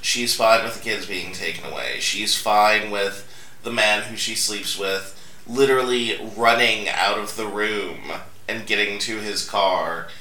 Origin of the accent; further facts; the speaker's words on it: Akron, Ohio, United States; Oh, because I grew up in Akron, Ohio, the rubber capital of the world.